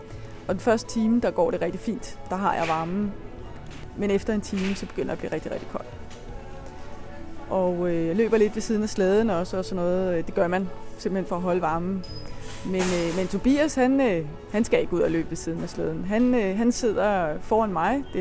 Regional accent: Tølløse, Zealand, Denmark; jeg kommer fra en lille by, der hedder Tølløse. Ligger ved Holbæk. Der er jeg gået i skole

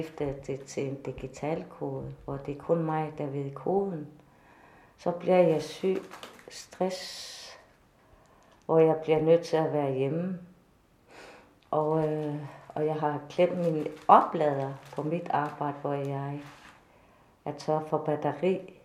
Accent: Greenland; Når jeg siger, at jeg er fra Grønland

